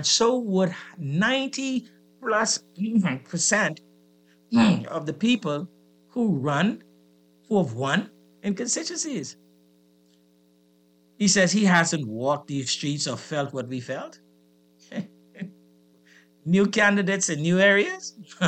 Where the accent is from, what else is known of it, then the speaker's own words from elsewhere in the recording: Grand Bahama, Bahamas; I grew up in Grand Bahama.